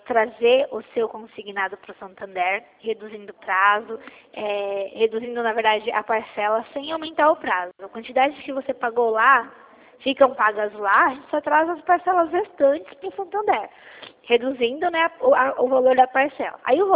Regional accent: Hortolândia, São Paulo, Brazil; Ó, eu sou aqui de Hortolândia.

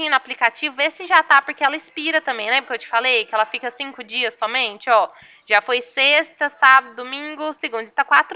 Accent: Ribeirão Preto, São Paulo, Brazil; Prefeitura aqui de Ribeirão Preto, né? Que eu sou daqui de Ribeirão.

